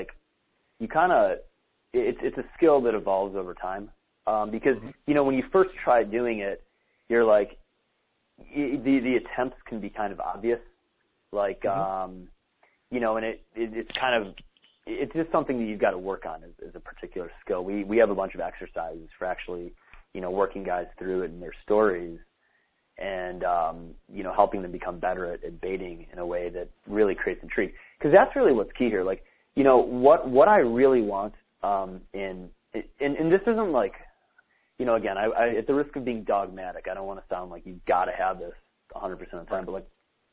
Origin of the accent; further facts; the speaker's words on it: Michigan, United States; I'll say, I'm from Michigan. She'll go, where in Michigan?